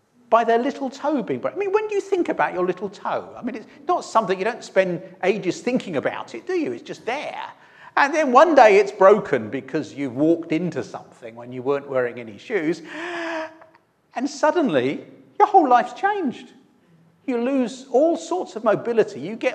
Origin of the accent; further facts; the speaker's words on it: London, United Kingdom; I used to live in London. I'm a Londoner. I lived in London 42 years.